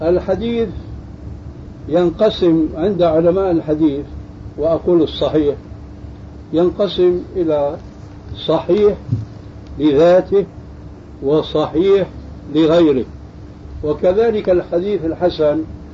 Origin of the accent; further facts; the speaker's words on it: Syria; عندنا في سوريا